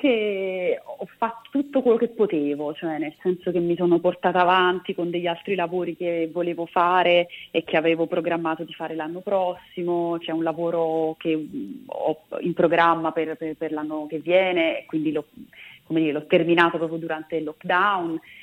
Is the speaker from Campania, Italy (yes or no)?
yes; Naples, Campania, Italy; lo dico da napoletana e quindi con un po' di dispiacere